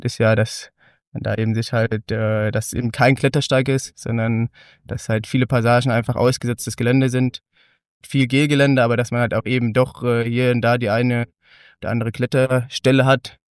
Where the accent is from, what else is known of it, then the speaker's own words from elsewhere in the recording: Schwarmheim, Rhineland-Palatinate, Germany; Ja, also ursprünglich komme ich aus Schwarmheim. Das ist ein kleines rheinhessisches Dorf in Rheinland-Pfalz, 20 Kilometer vielleicht ungefähr von Mainz entfernt, der Landeshauptstadt.